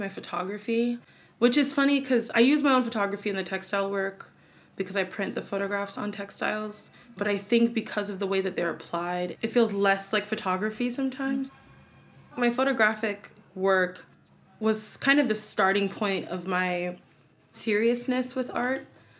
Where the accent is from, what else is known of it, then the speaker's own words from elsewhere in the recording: Delray Beach, Florida, United States; So I was born in Boynton, raised in Delray.